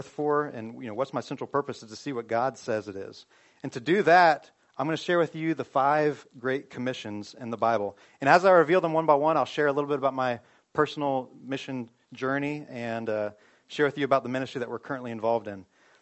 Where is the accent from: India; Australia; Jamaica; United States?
United States; Georgia; And, you know, I was from Georgia and from this, you know, from the city there, and never heard about the world